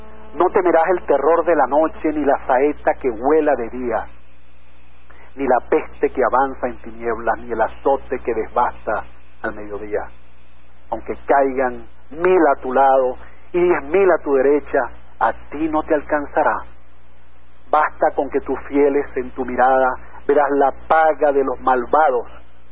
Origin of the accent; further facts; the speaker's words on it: Venezuela; Las quiero mucho, mis queridas Gómez, mi pueblo venezolano, resiliencia